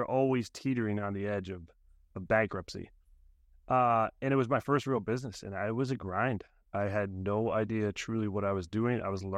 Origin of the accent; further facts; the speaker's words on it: Bethesda, Maryland, United States; But I grew up in Bethesda, Maryland, went to school up in New Hampshire for business administration